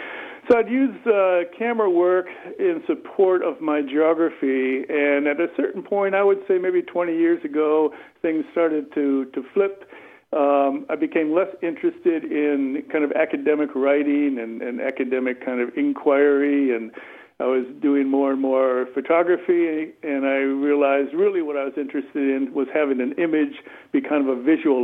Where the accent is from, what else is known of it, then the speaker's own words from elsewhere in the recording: Michigan, United States; my background in terms of where I was born and raised is in Michigan, but my life has taken me, you know, around the world for various reasons.